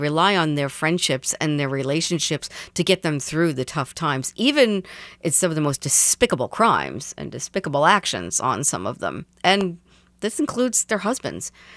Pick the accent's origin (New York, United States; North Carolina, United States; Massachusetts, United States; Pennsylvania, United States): New York, United States; Yes, I grew up on Long Island right outside of Levittown